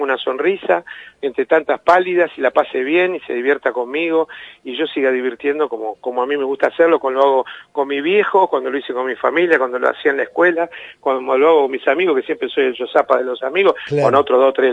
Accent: San Martín, Buenos Aires Province, Argentina; No, yo no, yo soy de San Martín, soy de barrio, soy popular.

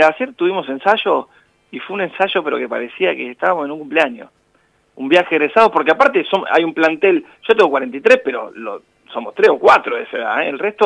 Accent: Buenos Aires Province, Argentina; somos todos de Gran Buenos Aires, somos los porteños.

